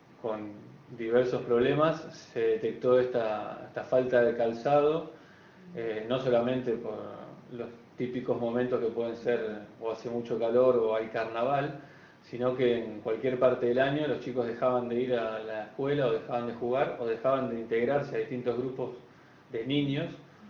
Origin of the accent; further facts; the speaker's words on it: Rosario, Santa Fe, Argentina; now in Salta, Argentina; soy de Rosario, Santa Fe, y actualmente estoy viviendo en Salta Capital.